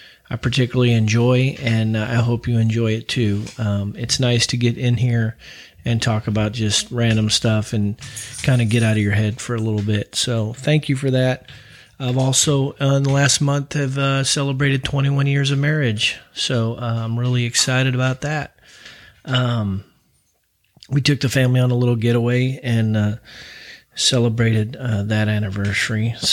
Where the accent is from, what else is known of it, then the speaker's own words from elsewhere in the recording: St. Louis, Missouri, United States; I was growing up in South County in South St. Louis.